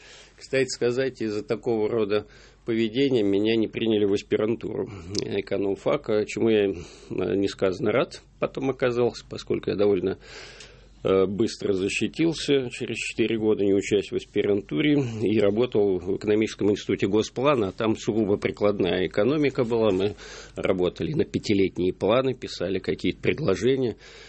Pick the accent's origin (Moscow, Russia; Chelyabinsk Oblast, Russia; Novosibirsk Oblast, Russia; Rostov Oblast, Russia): Moscow, Russia; И поскольку я вырос на берегу Москва-реки, и еще тогда кольцевой не было